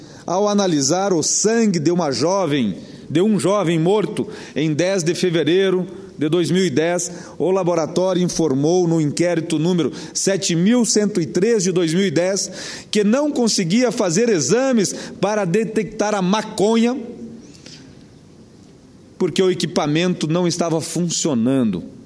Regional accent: Santa Catarina, Brazil; Santa Catarina é minha terra natal … nascido e criado naquela região, veio nos anos 50 para o Paraná.

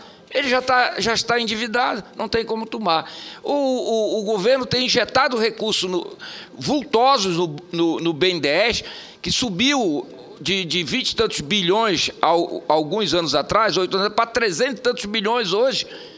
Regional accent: Brazil; nós todos somos brasileiros. Nós queremos esse Brasil avançando

